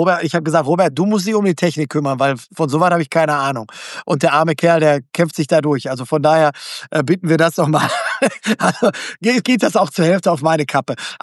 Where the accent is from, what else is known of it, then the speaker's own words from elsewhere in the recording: Gelsenkirchen, North Rhine-Westphalia, Germany; Ich bin gebürtiger Gelsenkirchener. Also ich wohne in einer Region, die... Also es ist mit Sicherheit nicht einfach, in Gelsenkirchen zu wohnen.